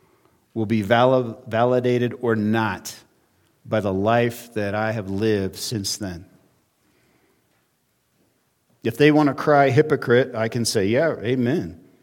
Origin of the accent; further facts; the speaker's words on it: California, United States; I'll be in my hometown in a few weeks. It's not, well, for California standards, it's not very big.